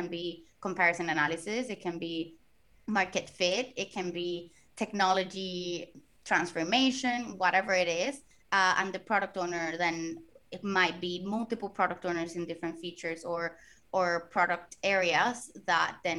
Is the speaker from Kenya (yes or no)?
no; Puerto Rico; first language Spanish; English is a second language; So I am originally from Puerto Rico. That's why the accent.